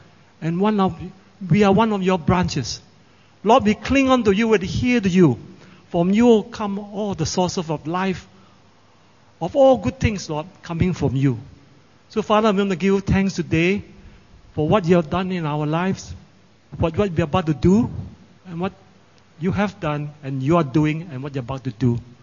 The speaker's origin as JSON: {"language": "English", "town": "Melbourne", "region": "Victoria", "country": "Australia", "tie": "born or raised there", "said": "Then I decided to go back to Melbourne, where my hometown is."}